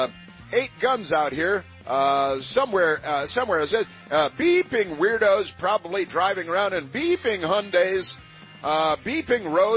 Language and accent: English; United States; And it's very embarrassing for me as an American, as a participant in Western civilization.